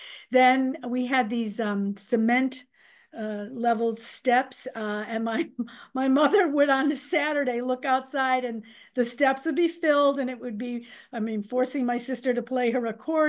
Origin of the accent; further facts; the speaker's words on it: Massachusetts, United States; So I'm from Massachusetts.